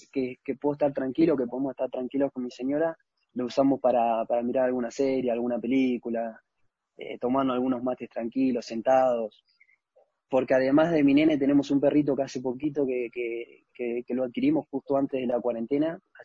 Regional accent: Uruguay; Pero viste, como todo uruguayo se la rebusca y hace hasta lo imposible para conseguir un kilo de yerba.

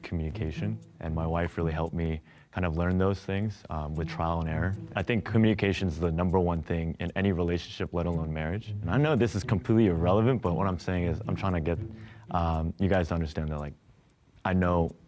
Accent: Colombia; moved away; So I'm from Colombia.

